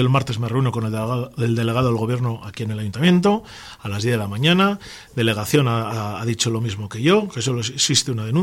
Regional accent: Laredo, Cantabria, Spain; yo voy a defender mi pueblo, voy a defender a mis laredanos, a toda la gente que esté aquí. Nosotros somos gente amable, gente trabajadora, gente que recibe a todo el mundo. El 99,9% de los laredanos somos gente de bien

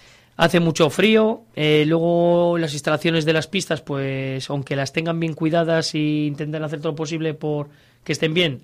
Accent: Laredo, Cantabria, Spain; salimos de Laredo, que es un pueblo que tenemos, cuando aquello teníamos 15.000 habitantes

